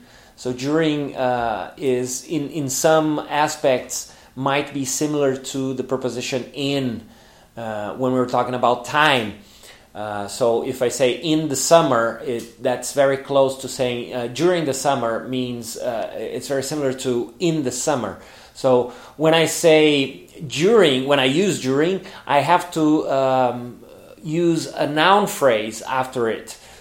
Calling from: Porto Alegre, Rio Grande do Sul, Brazil; English is a second language

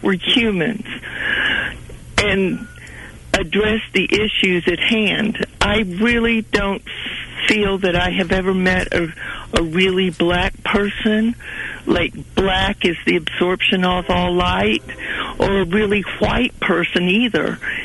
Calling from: Independence, Missouri, United States; Kay, I'm from Independence.

